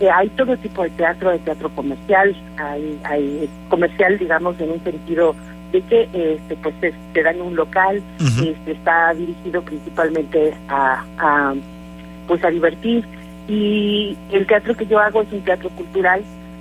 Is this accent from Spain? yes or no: no; Dolores Hidalgo, Guanajuato, Mexico; now in Querétaro, Mexico; Pues tengo viviendo aquí en Querétaro 31 años. Y pues llegué de Dolores Hidalgo, Guanajuato